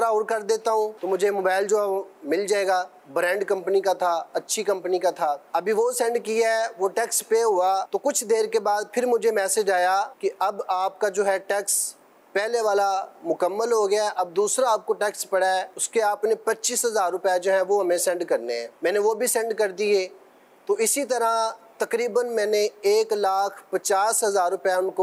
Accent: Lahore, Punjab, Pakistan; اور میں پنجاب لاہور سے ہوں۔

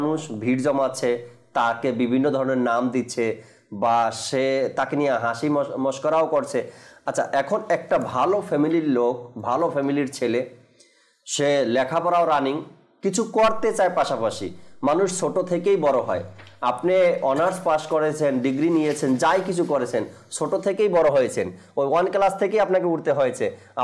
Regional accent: Bangladesh; যেহেতু আমার বাড়ি দক্ষিণ অঞ্চলে

